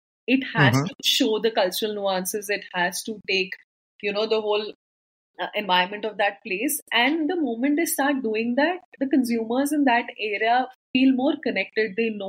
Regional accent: Delhi, India; accent: Punjabi; I'm from Delhi and I'm a Punjabi, and if you have a certain Punjabi slang to the way you talk English

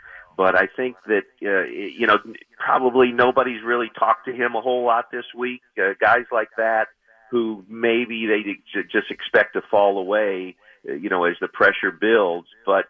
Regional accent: Missouri, United States; I grew up just outside of St. Louis, so saw some great teams back in the 60s

